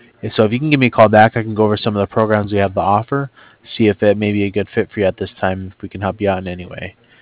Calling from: Cardiff, Wales, United Kingdom; I'm calling over from Cardiff.

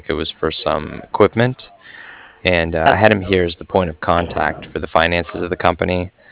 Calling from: Cardiff, Wales, United Kingdom; I was calling from Cardiff.

